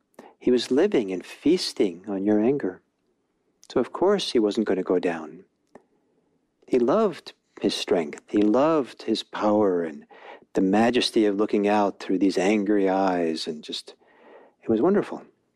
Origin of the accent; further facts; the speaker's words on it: Norway; I'm from Norway, and there's lots of trolls, and they're kind of cute.